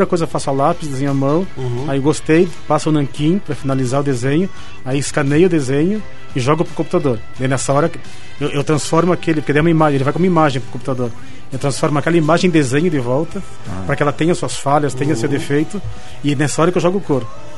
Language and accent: Portuguese; Santa Rosa de Viterbo, São Paulo, Brazil; Eu sou, assim, meus pais estão peruanos, minhas irmãs argentinas, e eu e meu irmão nascemos no interior de São Paulo. Eu sou de uma cidade chamada Santa Rosa de Viterbo, que é próxima a Ribeirão Preto.